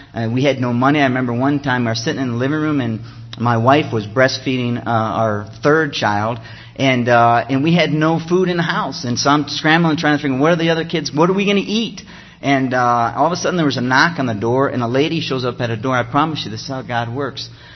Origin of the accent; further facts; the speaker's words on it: Ohio, United States; now in Florida, United States; back home, everybody was calling us because we moved from Ohio to Florida, and everybody from Ohio was calling us saying, you guys are crazy